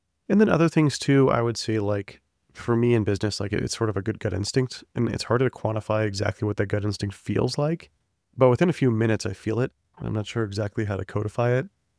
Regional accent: Texas, United States; this is what was weird as a Texan coming into tech

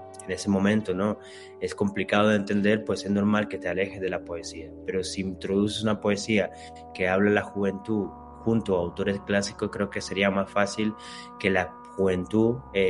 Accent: Madrid, Community of Madrid, Spain; also born or lived in Cali, Colombia; nací en Cali, en Colombia, pero me he criado en Madrid y llevo aquí desde los 9 años.

